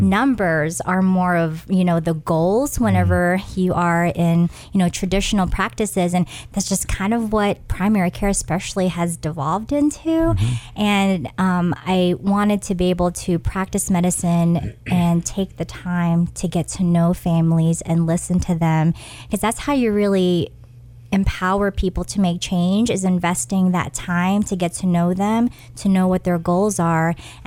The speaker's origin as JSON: {"language": "English", "town": "Cookeville", "region": "Tennessee", "country": "United States", "tie": "born or raised there", "also_born_or_lived": "Philippines", "said": "So I am a homegrown Tennessean. I was born in the Philippines, but I've been in the South essentially since I was 6 years old. I grew up in Cookeville, Tennessee, went to Tennessee Tech where I got my biochemistry degree."}